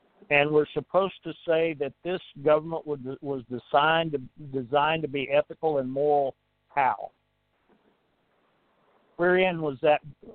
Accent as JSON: {"language": "English", "region": "the South", "country": "United States", "said": "And I'm a Southerner."}